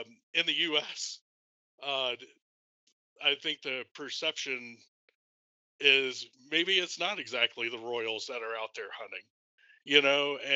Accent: Louisiana, United States; moved away; also born or lived in Colorado; Growing up in Louisiana, we did a lot of hunting.

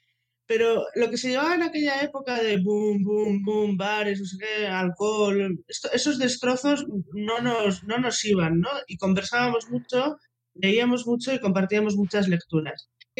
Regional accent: Bilbao, Basque Country, Spain; pues soy de Bilbao, pues nos la pasábamos leyendo en un muro de piedra mirando al mar

